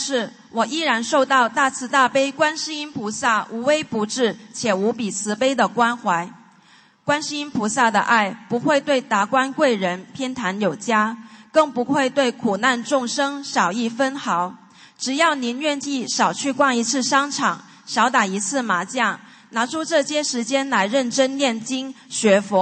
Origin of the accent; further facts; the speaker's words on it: Guangdong, China; 我的老家在广东，